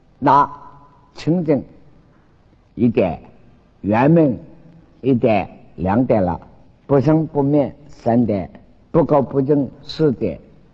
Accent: Wenzhou, Zhejiang, China; accent: Wenzhou; 我们国语念恰恰了，广东话跟我们温州话咔咔

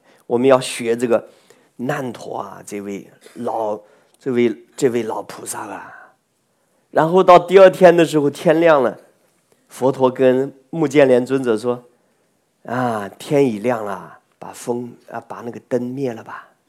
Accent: China; 我们中国人的合掌练个十年比不过别人

